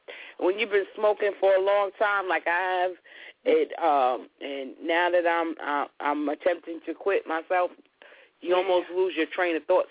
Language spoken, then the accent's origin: English; Long Island, New York, United States; which I'm from Long Island, so, you know, that's how we do things.